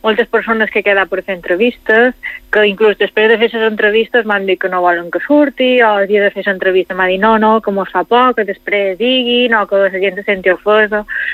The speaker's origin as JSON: {"language": "Catalan", "region": "Balearic Islands", "country": "Spain", "said": "com a mallorquina"}